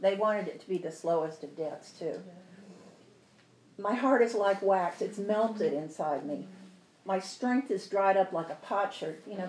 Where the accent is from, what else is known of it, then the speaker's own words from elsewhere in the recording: Texas, United States; I'm from Texas, the Longhorns.